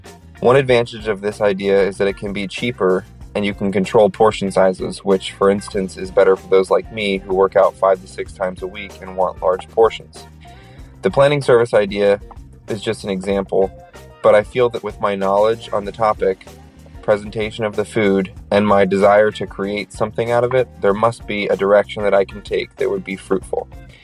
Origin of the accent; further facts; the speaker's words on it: Santa Barbara, California, United States; I'm from Santa Barbara, California.